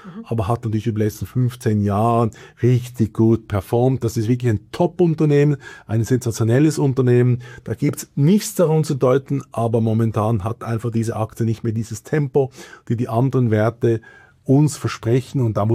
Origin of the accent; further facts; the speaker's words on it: Switzerland; was für mich einfach problematisch ist momentan als Schweizer Anleger